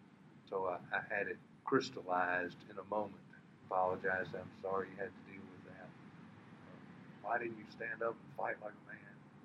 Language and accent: English; Deep South, United States; Part of growing up in the Deep South was to see both functions of the church.